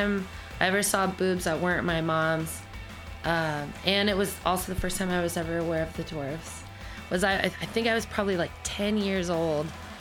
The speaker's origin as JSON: {"language": "English", "town": "Napa", "region": "California", "country": "United States", "tie": "born or raised there", "said": "I grew up out in Napa, like, out in the middle of nowhere."}